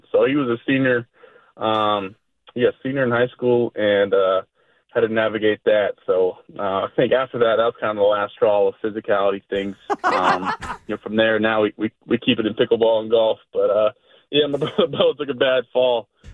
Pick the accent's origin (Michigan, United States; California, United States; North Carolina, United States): North Carolina, United States; Yeah, Belmont's right down the road, probably about 45 minutes from my hometown. So I know the Charlotte area has been great and great supporters of me.